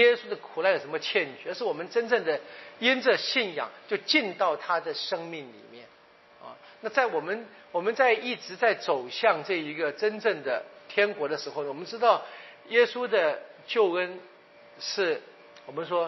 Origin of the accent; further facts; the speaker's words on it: China; 我想我们中国人话说这个休戚与共了哈